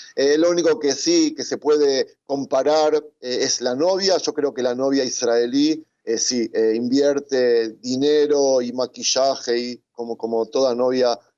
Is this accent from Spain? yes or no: no; Argentina; born there; Yo me acuerdo que en Argentina, en el país donde yo nací, las fiestas que siempre iba